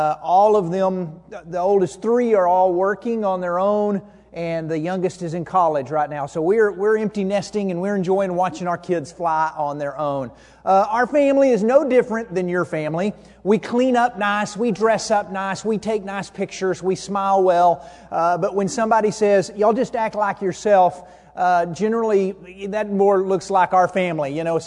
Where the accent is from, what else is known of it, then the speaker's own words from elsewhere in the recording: Amarillo, Texas, United States; We grew up in Amarillo, Texas. We were kind of high school sweethearts, if you want to call it that way.